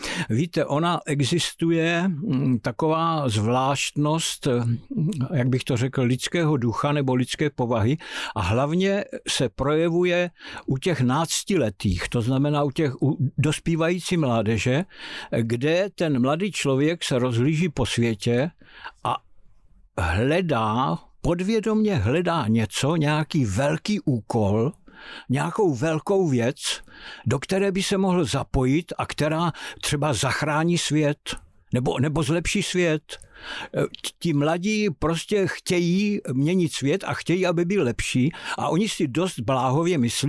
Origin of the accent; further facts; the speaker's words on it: Brno, South Moravian Region, Czechia; Já jsem vyrůstal na půdě brněnského jachtklubu na Brněnské přehradě, kde jsem trávil s rodiči vlastně veškerý volný čas, prázdniny, všechno.